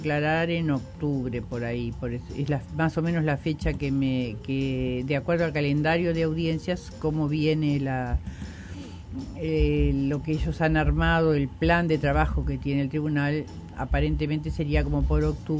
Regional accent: Valle de Ordóñez, Lavalleja, Uruguay; born there; Nací en Valle de Ordóñez, departamento de La Valleja.

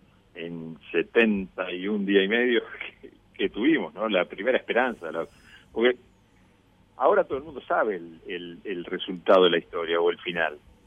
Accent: Uruguay; vengo de un avión que cayó de la montaña, soy uruguayo, ¿no?

